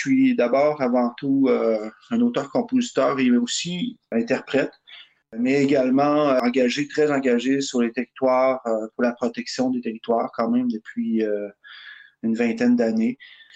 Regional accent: Mashteuiatsh, Quebec, Canada; Donc j'ai un peu donné d'informations sur je viens du Piekwagami. De Mashtewiyats, des bassins versants du Piekwagami, du lac Plat, Nitassinan, territoire non cédé.

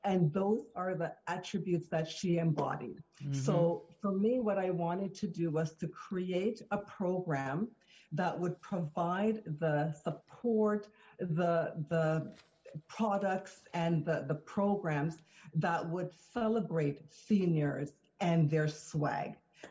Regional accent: Annotto Bay, Saint Mary Parish, Jamaica; born there; also born or lived in Kingston / Portland; Okay, so I was born in Anata Bay, St. Mary.

